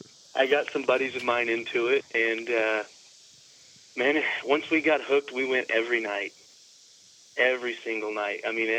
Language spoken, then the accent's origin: English; Houston, Missouri, United States; where I grew up in Houston, Missouri, we really didn't have much for rivers. So until I moved up around Fort Leonard Wood, they had some bigger rivers